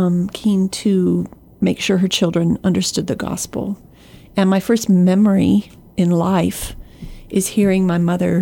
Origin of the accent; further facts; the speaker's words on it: South Carolina, United States; I grew up in South Carolina. My parents were in full-time ministry.